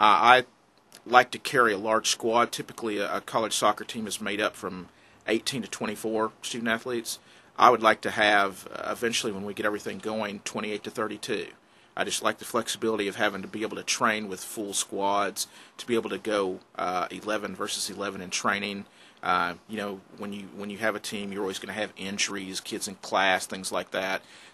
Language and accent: English; Texas, United States; I grew up in Texas, big all sports fan. Played every sport there was, played college football, was a kicker.